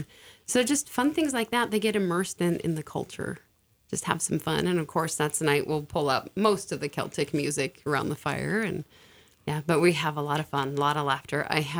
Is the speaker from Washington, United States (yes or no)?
yes; Chewelah, Washington, United States; I am from Chewelah, Washington, so I'm from KCHW 102.7 Northern Lights Public Radio.